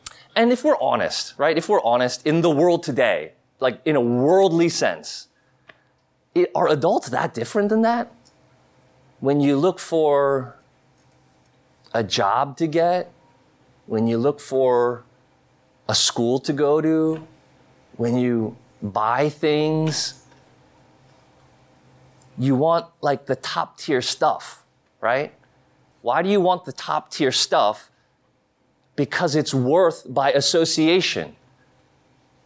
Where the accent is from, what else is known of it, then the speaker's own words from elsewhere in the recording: McLean, Virginia, United States; I grew up in McLean in the 80s, right? 80s and 90s.